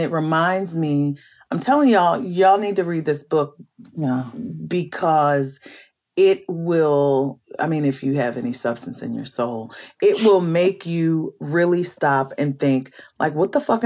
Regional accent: Baltimore, Maryland, United States; I'm from Baltimore.

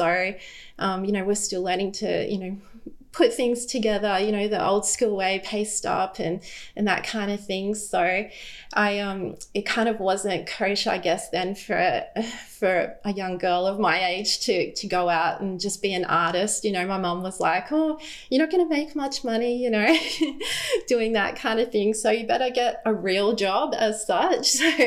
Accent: Brisbane, Queensland, Australia; I grew up in Brisbane. We've always lived here. We lived over the south side as such, as I call it. And then I met my husband and moved over to the north side of Brisbane now.

